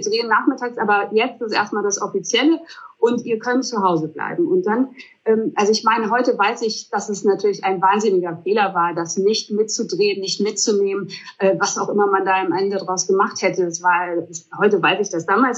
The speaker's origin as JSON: {"language": "German", "town": "Emden", "region": "Lower Saxony", "country": "Germany", "said": "hallo, ich bin aus Emden"}